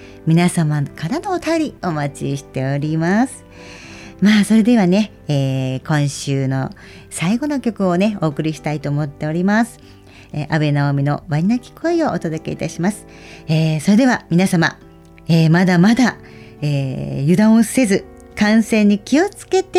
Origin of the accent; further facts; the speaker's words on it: Onahama, Fukushima, Japan; born there; 私も小名浜出身なんです、実はね生まれが。